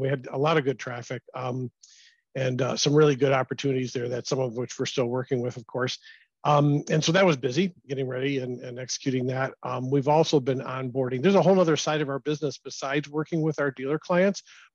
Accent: Detroit, Michigan, United States; So I'm from Detroit. I was born in Detroit, and I've lived in Southeast Michigan my entire life.

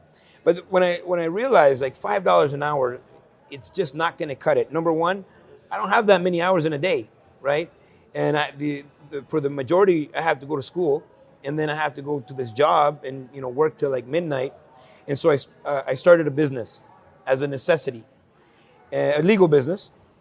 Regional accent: El Salvador; But I came from El Salvador, country in civil war.

